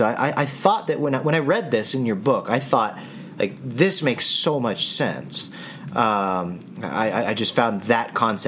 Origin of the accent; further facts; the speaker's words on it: Midwest, United States; Well, you know, I grew up in the Midwest, and I was in a rural area, and we had one of the largest granaries within the region.